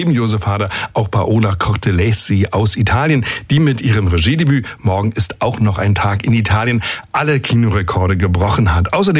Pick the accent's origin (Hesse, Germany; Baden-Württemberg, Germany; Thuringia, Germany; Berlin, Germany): Berlin, Germany; born or raised there